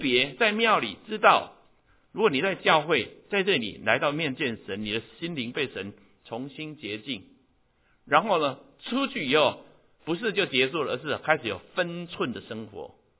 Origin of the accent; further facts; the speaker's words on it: Taiwan; 我们台湾人说讲是不是很鸡婆？